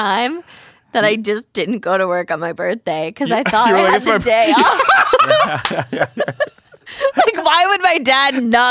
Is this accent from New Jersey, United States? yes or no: yes; New Jersey, United States; Can you tell that I'm from Jersey?